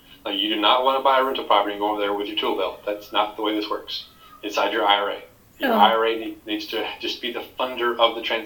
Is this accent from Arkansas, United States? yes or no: yes; Little Rock, Arkansas, United States; this happens to be in my hometown of Little Rock, Arkansas, but I have yet to see it.